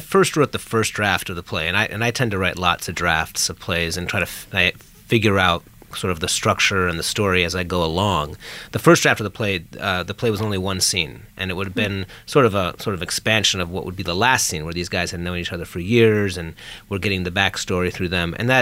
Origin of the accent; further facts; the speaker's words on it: Cleveland, Ohio, United States; Well, I'm from Cleveland, and I'm a big sports fan